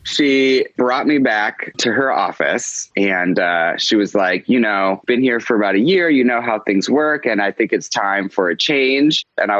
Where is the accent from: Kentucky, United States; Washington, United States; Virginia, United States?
Washington, United States; Seattle; I grew up in Seattle and I was not a wild kid.